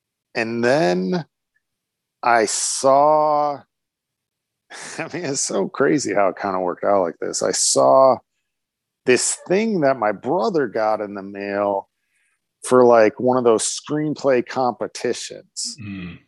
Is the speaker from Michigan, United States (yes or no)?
yes; Warren, Michigan, United States; Yeah, I grew up in Warren.